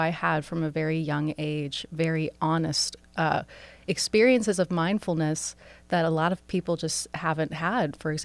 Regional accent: Massachusetts, United States; born there; So I was born around the Boston area.

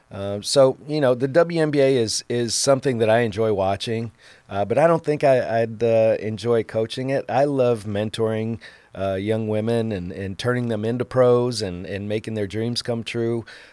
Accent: Alaska, United States; born there; Which I was born in Alaska, but in Alaska, there's a rec club on every corner.

